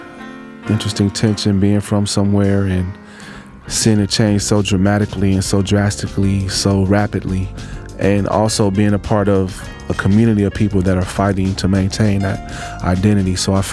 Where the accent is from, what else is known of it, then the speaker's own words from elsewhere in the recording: Oakland, California, United States; I'm a musician, pianist, MC, producer, composer, educator from Oakland, California. Growing up in Oakland, I think we're taught to have a sense of pride.